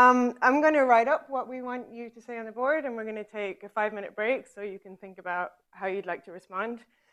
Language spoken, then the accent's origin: English; Ireland; also born or lived in England; I was born in England, I grew up in Ireland.